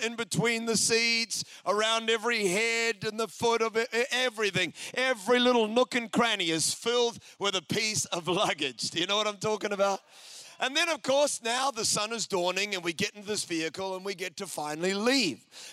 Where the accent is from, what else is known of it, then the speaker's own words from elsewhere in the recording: New Zealand; I mean, I am a New Zealander, and for us, one of our national things that we do is when we go on holiday, we go on a road trip.